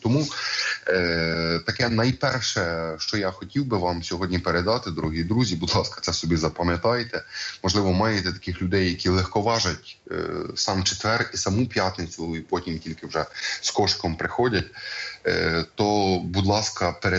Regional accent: Sharhorod, Vinnytsia Oblast, Ukraine; в моєму рідному Шаргороді

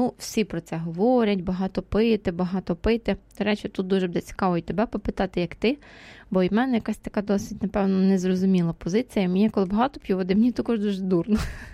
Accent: Ternopil Oblast, Ukraine; born there; Народилася я в Тернопільській області, ходила я часто з мамою сапати бурячки, і було дуже жарко.

